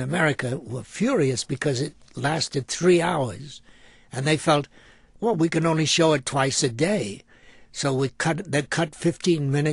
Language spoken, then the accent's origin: English; New York, United States; I pleaded with him. I said, I'm from New York.